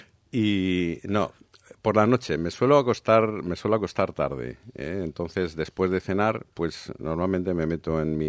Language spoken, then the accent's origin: Spanish; Llíria, Valencian Community, Spain; born there; Entonces yo nací en Liria.